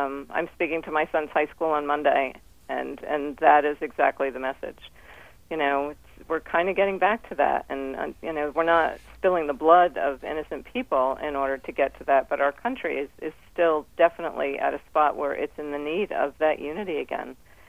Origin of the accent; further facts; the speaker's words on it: United States; I was more proud to be an American then